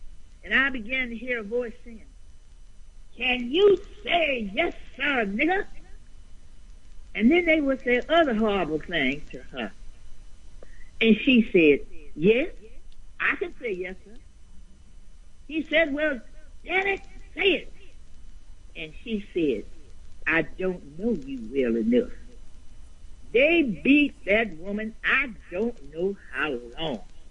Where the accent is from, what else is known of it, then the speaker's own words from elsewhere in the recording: Ruleville, Mississippi, United States; And I said, "I'm from Ruleville."